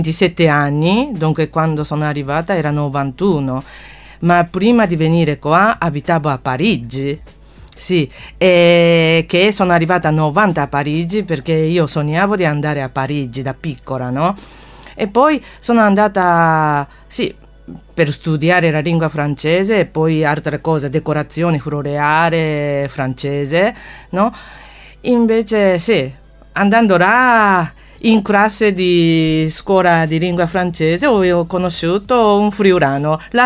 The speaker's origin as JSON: {"language": "Italian", "country": "Japan", "second_language": "Italian", "moved": "yes", "lives_now": "Italy", "said": "vengo dal Giappone"}